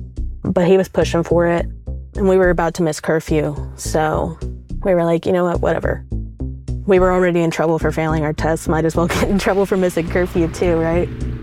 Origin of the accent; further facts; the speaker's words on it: the South, United States; Me and P, we're both from the South.